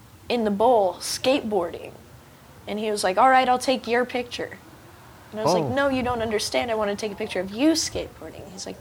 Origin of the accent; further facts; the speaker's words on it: Santa Ana, California, United States; growing up in Santa Ana with all the S's and Vatos around me.